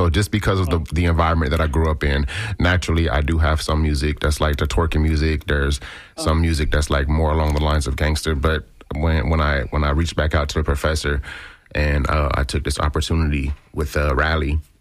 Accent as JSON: {"language": "English", "town": "Tampa", "region": "Florida", "country": "United States", "tie": "born or raised there", "said": "So I'm actually a native here. I'm from Tampa, Florida, you know, and I was raised in the neighborhood of Sulphur Springs, and back then it was rough."}